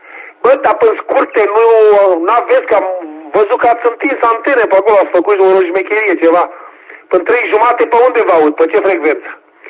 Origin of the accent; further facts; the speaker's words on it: Tecuci, Galați County, Romania; sunt de la Tecuci.